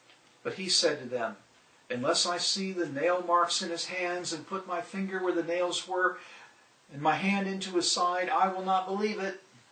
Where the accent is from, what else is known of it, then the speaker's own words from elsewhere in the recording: Missouri, United States; Since I'm from Missouri, I have to tell that little joke.